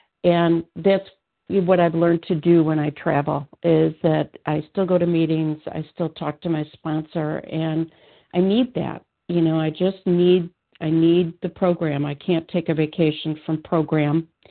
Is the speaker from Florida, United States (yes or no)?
no; Illinois, United States; I'm from Illinois